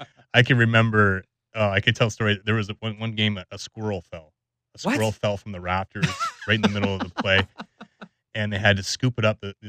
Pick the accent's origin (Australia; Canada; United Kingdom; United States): Canada; Blenheim, Ontario; I played B hockey in my hometown of Blenheim until I was a major Bantam.